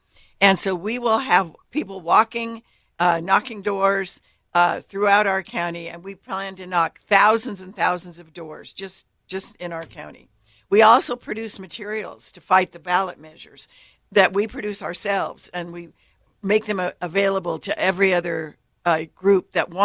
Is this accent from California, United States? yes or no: yes; California, United States; I come from California where you might see your representative on TV or something, but you very seldom would see him at the market.